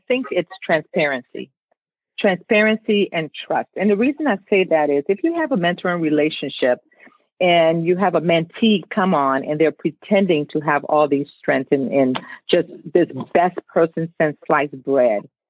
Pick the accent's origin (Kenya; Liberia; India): Liberia; Monrovia, Montserrado; now in Chicago, United States; I call Chicago home, but I'm from Monrovia, Liberia. But Chicago has been home for me since I landed here.